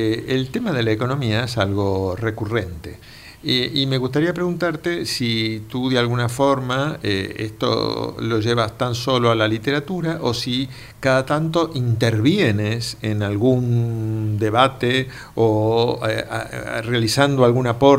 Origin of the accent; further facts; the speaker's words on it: Argentina; yo soy argentino, ¿no? Y entonces, por mi forma de hablar, ustedes quizás no se habrán dado cuenta.